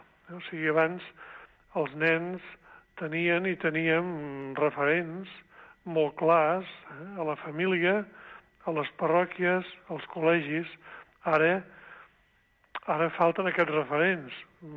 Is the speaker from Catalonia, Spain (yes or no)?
yes; Olot, Catalonia, Spain; born there; now in Figueres, Spain; Jo sóc fill del bisbat de Girona, però nascut a Olot i he passat diversos nomenaments i ara estic a Figueres